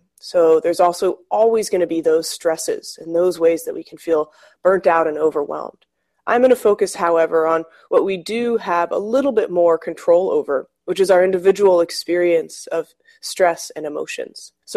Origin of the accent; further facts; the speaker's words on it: San Francisco, California, United States; I am from San Francisco, so I would often take Christmas shifts because I didn't have to travel home.